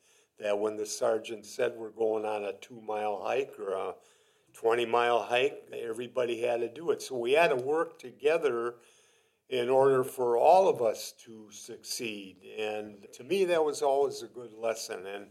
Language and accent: English; Winona, Minnesota, United States; Here I was from Winona, Minnesota. I rode down on a train down to Fort Leonard Wood, did all the stuff